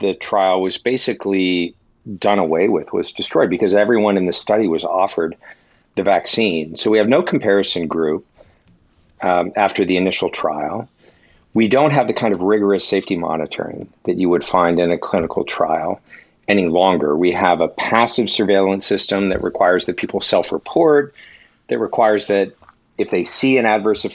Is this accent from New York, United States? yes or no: no; California, United States; It's a particularly acute issue in my home state here of California